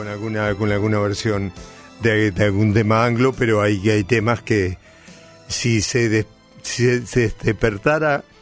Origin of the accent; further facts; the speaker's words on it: Coronel Suárez, Buenos Aires Province, Argentina; born there; Yo nací en Suárez, Coronel Suárez, provincia de Buenos Aires.